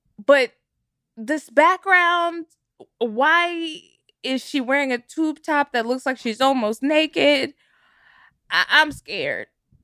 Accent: Texas, United States; But also, like, I grew up in Texas.

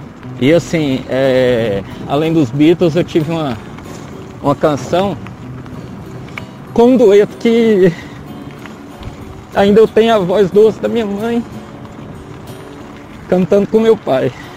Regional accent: Santa Helena de Goiás, Goiás, Brazil; Sou de Santa Helena, de Goiás. Sou militar. Sou bombeiro.

